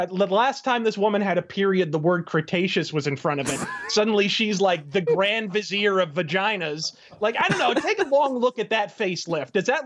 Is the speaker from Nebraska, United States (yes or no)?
no; Arizona, United States; I'm from Arizona. I'd like to apologize on behalf of my entire state for Jeff Flake.